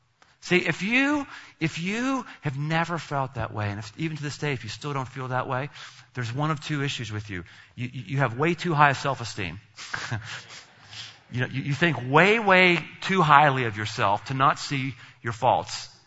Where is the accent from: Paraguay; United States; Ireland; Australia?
United States; all the things that seem to not be part of our American culture is we are American elitists. We are.